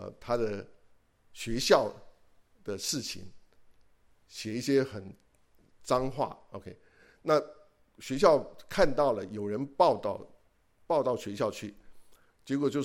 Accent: China; now in United States; 我觉得我们中国人是，我们是有自己的法则

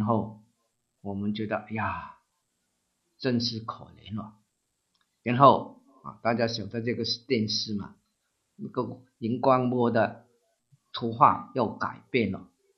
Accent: Guangdong, China; 我们广东人说好惨

